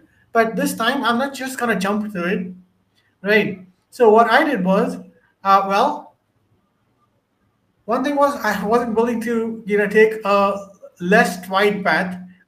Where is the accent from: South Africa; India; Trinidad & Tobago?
India; now in United States; So I grew up in India. I went to college in Boston at Tufts University